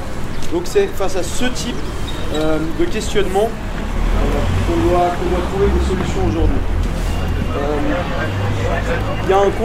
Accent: Lausanne, Vaud, Switzerland; j'ai 28 ans, je suis de Lausanne

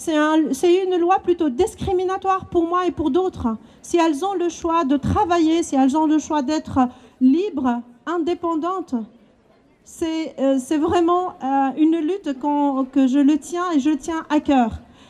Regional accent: Switzerland; Je dois rentrer chez moi alors que je suis suisse.

